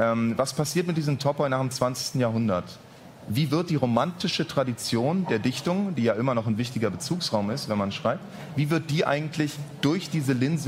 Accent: Berlin, Germany; In meiner Kindheit in Berlin der 90er Jahre

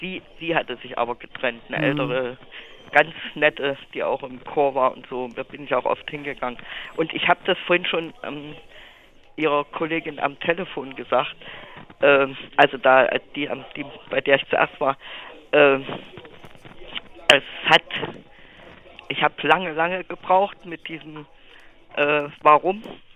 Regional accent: Jena, Thuringia, Germany; wir kommen aus Jena und ich bin jetzt in Eisenach gelandet, weil da die meisten Enkel waren und drei meiner Kinder.

